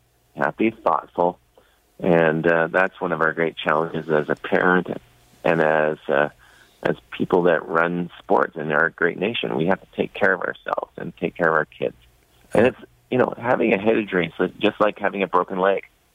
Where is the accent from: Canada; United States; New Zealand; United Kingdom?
Canada; So nobody dies, and we can play our sports and enjoy, you know, being a Canadian.